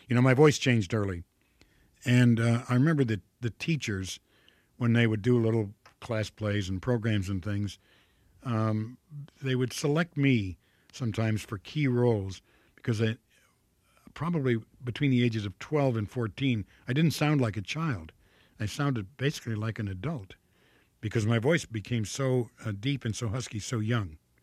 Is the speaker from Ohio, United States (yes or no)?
yes; Toledo, Ohio, United States; I'm from Ohio. I was born in Toledo, Ohio. And I grew up there. My father was from Montgomery, Alabama.